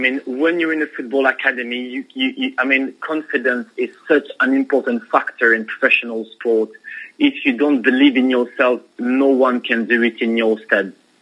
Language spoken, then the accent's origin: English; France; I was born and raised in France, because my parents are originally from Tunisia